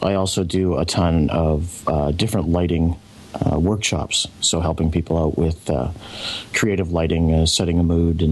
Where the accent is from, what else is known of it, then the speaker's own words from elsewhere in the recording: Langley, British Columbia, Canada; I'm from Langley, BC.